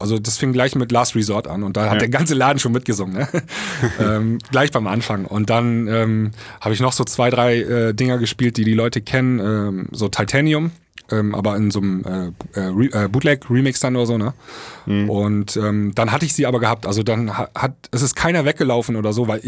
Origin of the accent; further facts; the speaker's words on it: Leer, Lower Saxony, Germany; Nächsten Samstag spiele ich hier in meiner Heimatstadt in Leer.